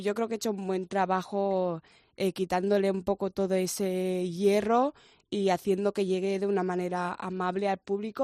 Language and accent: Spanish; Barcelona, Catalonia, Spain; moved away as an adult; also born or lived in Guinea; now in Madrid, Spain; Yo soy de Barcelona. Uh-huh. Yo de Guinea llegué a Barcelona, me crié ahí y con 23, 24 años me mudé a Madrid